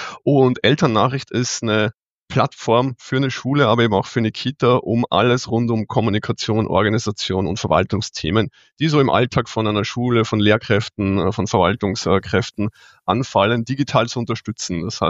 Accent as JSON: {"language": "German", "country": "Austria", "moved": "as an adult", "lives_now": "Munich, Germany", "said": "Ich bin ursprünglich aus Österreich, aus der Nähe von Salzburg, ein kleines Dorf. Vielleicht kennt jemand den Attersee oder den Mondsee. Superschöne Gegend. Und bin aber vor 14 Jahren nach München gegangen tatsächlich. Und da wohne ich auch immer noch. Bin aktuell 44 Jahre alt"}